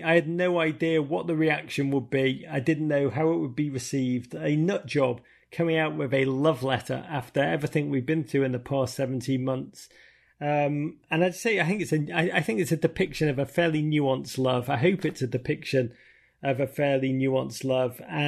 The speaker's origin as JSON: {"language": "English", "town": "Los Angeles", "region": "California", "country": "United States", "tie": "born or raised there", "said": "You know, I grew up in LA and I love …."}